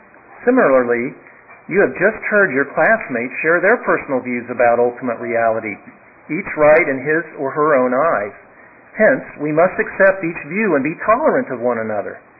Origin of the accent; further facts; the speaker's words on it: Texas, United States; I'm from Texas. I grew up in a religious home with loving parents